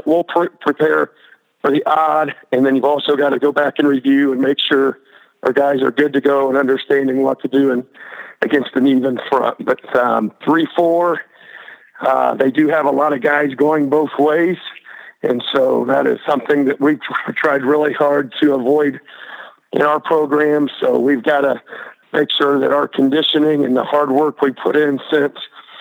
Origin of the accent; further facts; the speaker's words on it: United States; I guess I would say my hometown, I grew up probably 35, 40 minutes south of Decatur.